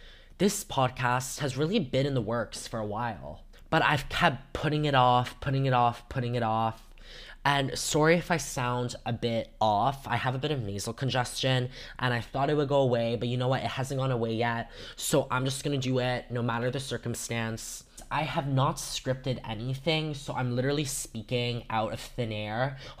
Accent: Toronto, Ontario, Canada; I'm 14 years old, born and raised in Toronto, Canada.

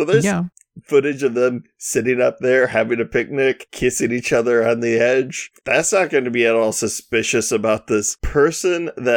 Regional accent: United States; It comes across a little bit off at first to me as an American

